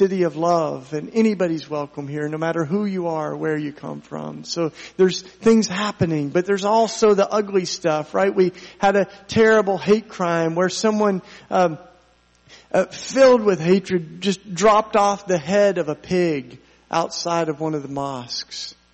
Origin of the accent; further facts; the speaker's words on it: Tennessee, United States; It's a Tennessee story, because I grew up down in Appalachia, you know, where we baled hay and things like that.